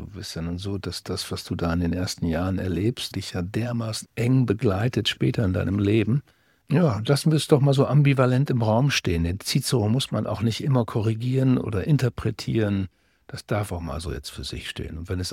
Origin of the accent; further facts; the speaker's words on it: Twistringen, Lower Saxony, Germany; Auch in meinem Heimatort Twistring gibt es ein paar Typen, die da ganz verdiente Arbeit geleistet haben.